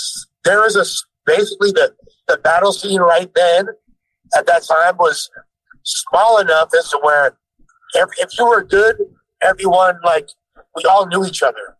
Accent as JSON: {"language": "English", "town": "Los Angeles", "region": "California", "country": "United States", "said": "I'm from West LA."}